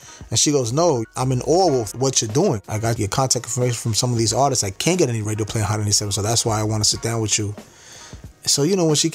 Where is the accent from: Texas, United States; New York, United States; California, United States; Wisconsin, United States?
New York, United States; Manhattan; Was born and raised in Lower East Side of Manhattan.